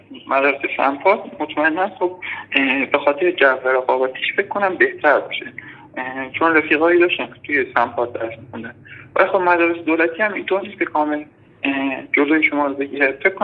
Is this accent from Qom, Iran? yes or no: no; Kashan, Isfahan, Iran; هم از شهرستان کاشان.